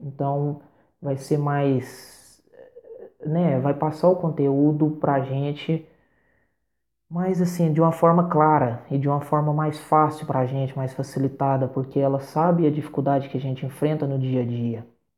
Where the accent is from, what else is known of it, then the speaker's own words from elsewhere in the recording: Monte Carmelo, Minas Gerais, Brazil; Sou aqui do Triângulo Mineiro, Monte Carmelo, fica próximo de Uberlândia.